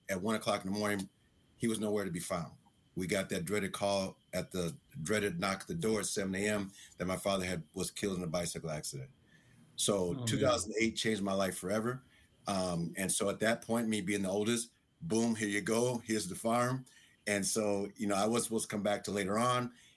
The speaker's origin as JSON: {"language": "English", "region": "Iowa", "country": "United States", "said": "but we started Iowa because obviously I'm from Iowa."}